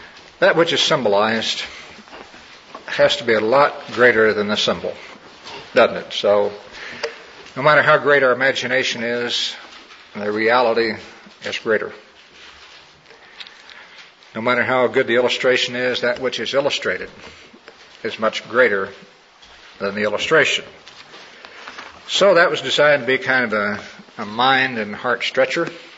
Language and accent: English; Missouri, United States; My home state is Missouri. And one of my ancestors used to raise mules.